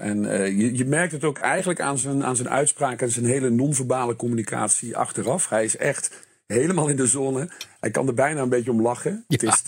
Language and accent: Dutch; Netherlands; Ja, kijk, als Nederlander geniet je hier natuurlijk met volle teugen van.